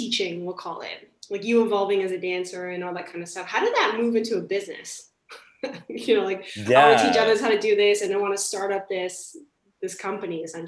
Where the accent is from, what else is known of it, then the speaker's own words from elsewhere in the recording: Toronto, Ontario, Canada; because I grew up in Toronto.